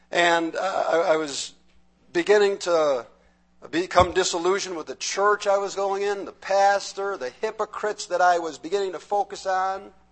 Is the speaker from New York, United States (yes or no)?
yes; Orchard Park, New York, United States; In fact, I grew up in Orchard Park